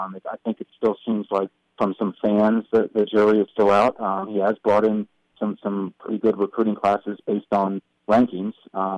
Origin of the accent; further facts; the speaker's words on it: Maryland, United States; I grew up in the Maryland area when Len Bias died